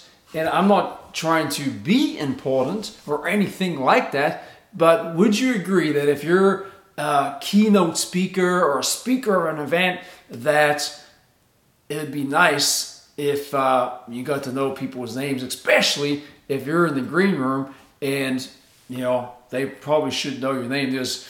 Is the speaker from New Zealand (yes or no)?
yes; New Zealand; I'm from New Zealand, and it maybe it's different with, you know, different countries, different cultures.